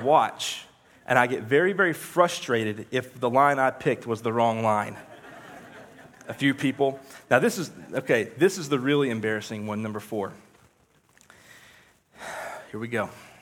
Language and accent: English; Chickamauga, Georgia, United States; Well, I grew up in Chickamauga, and as you can imagine, the summers there got really boring. Not a whole lot to do in Chickamauga, Georgia.